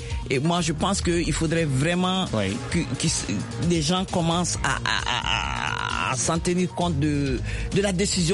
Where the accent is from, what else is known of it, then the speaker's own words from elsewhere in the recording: Mali; Et ça, c'était des expériences uniques qui se sont passées chez nous au Mali.